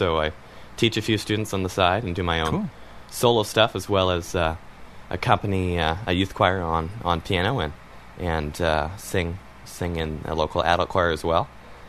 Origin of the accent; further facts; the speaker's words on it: Alberta, Canada; I'm from Canada, for people that don't know, Alberta.